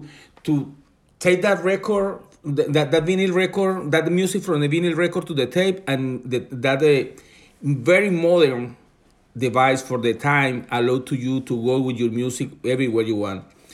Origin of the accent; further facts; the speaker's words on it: Maracaibo, Zulia, Venezuela; English is a second language; And I grew up in Venezuela in a city that the name is Maracaibo. Maracaibo is a very hot city that mm-hmm. is in the middle of the oil matter and oil business in Venezuela.